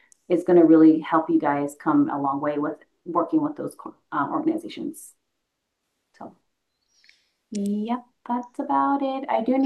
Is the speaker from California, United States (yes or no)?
no; Arizona, United States; I'm not an enrolled member here with Winnebago. My husband is, but I come from the Navajo tribe in Arizona, and we have different historical traumas that we've endured.